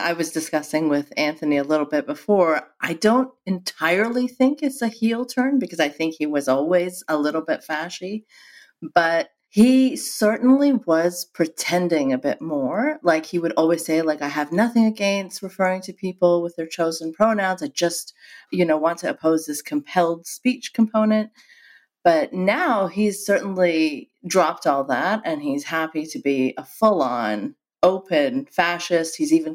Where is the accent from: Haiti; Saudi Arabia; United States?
Saudi Arabia; So I am an ex-Muslim. I grew up in Saudi Arabia.